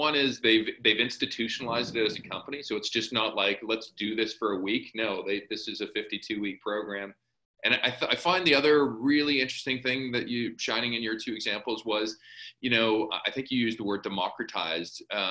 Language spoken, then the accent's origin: English; Canada; I just throw that in there as a Canadian.